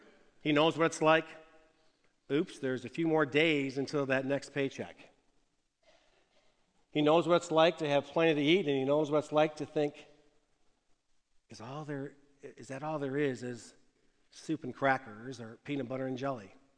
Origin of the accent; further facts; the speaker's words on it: Detroit, Michigan, United States; Now, I'm from Detroit, or a suburb of Detroit